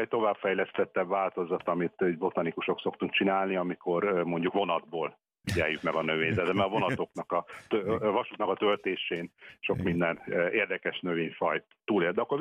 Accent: Szarvas, Békés, Hungary; ugye szarvasi vagyok

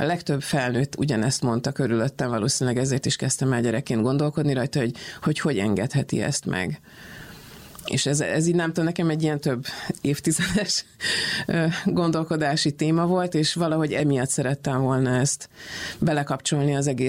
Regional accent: Vojvodina, Serbia; a veteránok közt nőttünk föl mindannyian ott Vajdaságban.

